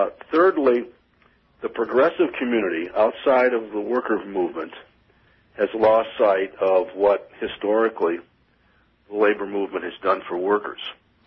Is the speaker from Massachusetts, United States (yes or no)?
no; Detroit, Michigan, United States; The union density has shrunk from 33-34% when I was a young boy growing up in Detroit, now down to 13%.